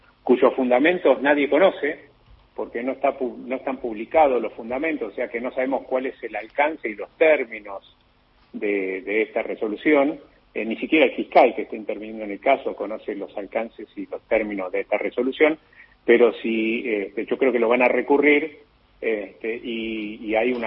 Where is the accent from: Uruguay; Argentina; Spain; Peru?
Argentina; yo soy un abogado argentino, no estoy habilitado para actuar como abogado en Brasil